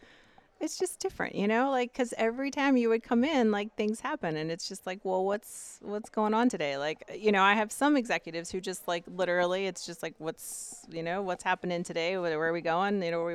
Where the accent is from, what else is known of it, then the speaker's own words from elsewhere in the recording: Eldersburg, Maryland, United States; I grew up in Eldersburg.